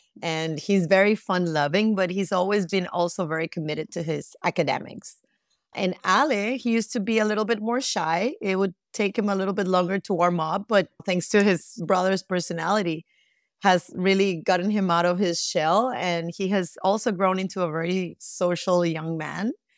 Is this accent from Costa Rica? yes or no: yes; Costa Rica; moved away as an adult; at that point, the father and I were still together and we decided to move to Costa Rica because it was my home country.